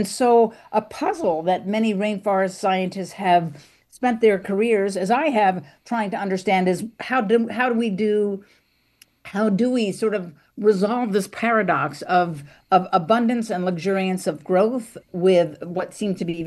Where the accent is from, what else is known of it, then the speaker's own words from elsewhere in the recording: Bethesda, Maryland, United States; I grew up in Bethesda, Maryland. My parents had these 8 maple trees that lined the driveways.